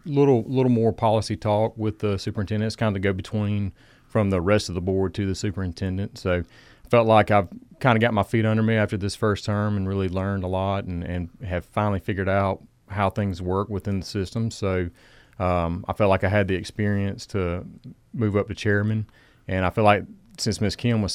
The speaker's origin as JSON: {"language": "English", "region": "Georgia", "country": "United States", "tie": "born or raised there", "said": "Also, just where I grew up in South Georgia, it was a very small community. Everybody knew everybody, and everybody helped out in the community."}